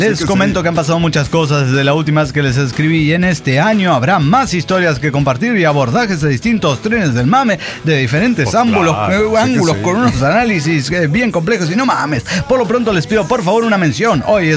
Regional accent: Querétaro, Mexico; de Querétaro y paren todo.

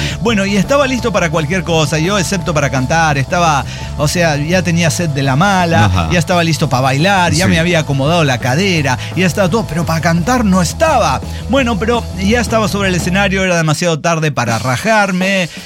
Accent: Querétaro, Mexico; Ah, yo soy de aquí, de Querétaro, de Corregidores.

